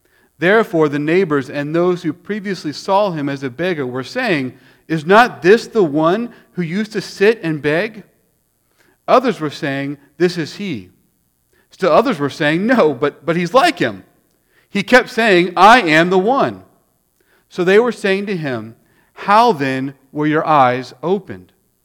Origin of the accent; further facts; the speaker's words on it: Houston, Texas, United States; I'm from Houston originally, and I'm actually ordained in the PCA.